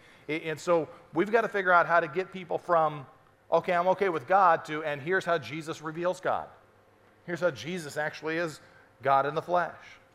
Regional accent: Arizona, United States; Again, I'm from Arizona, so I'm kind of proud of this.

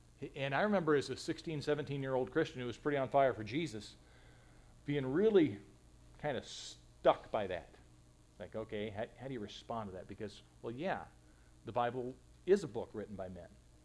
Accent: Arizona, United States; I grew up in Arizona, and there's a lot of Mormons in Arizona.

